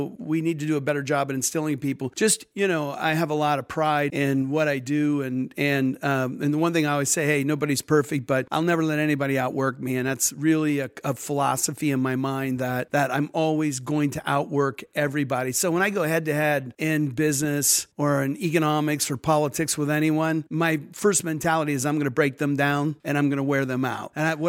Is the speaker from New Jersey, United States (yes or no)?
no; Ohio, United States; You know, I'm from Ohio in the Rust Belt. So it was, you know, blue collar neighborhood.